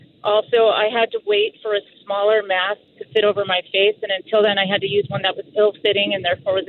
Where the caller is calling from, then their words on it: Seattle, Washington, United States; I'm calling from Redlands, but I'm actually visiting from Seattle. I no longer live in California.